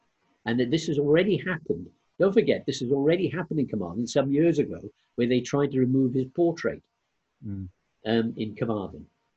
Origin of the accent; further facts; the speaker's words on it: Zambia; I was brought up in Northern Rhodesia, in British Central Africa.